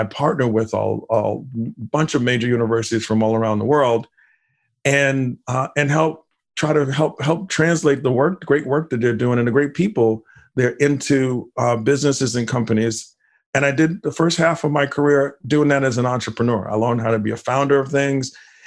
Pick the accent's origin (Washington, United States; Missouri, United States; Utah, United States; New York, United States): New York, United States; Brooklyn; also born or lived in Queens; So I was born in Queens, but I lived in parts of Brooklyn. In fact, a part of Brooklyn called East New York. And I lived in the projects.